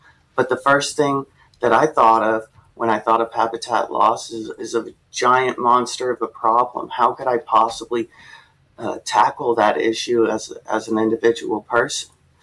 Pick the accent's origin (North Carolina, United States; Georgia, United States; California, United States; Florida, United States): California, United States; Well, as a Californian, a native Californian, I grew up with the wrong idea of what our beaches are supposed to look like